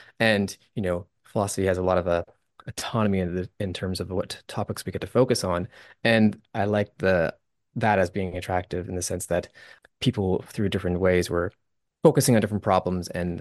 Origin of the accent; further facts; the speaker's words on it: Canada; I'm also Canadian, so I took grade 12 English